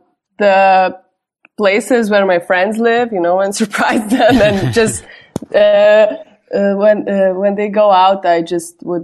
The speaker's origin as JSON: {"language": "English", "country": "Lithuania", "tie": "born or raised there", "said": "I was growing up in Lithuania during, you know, the beginning of 21st century"}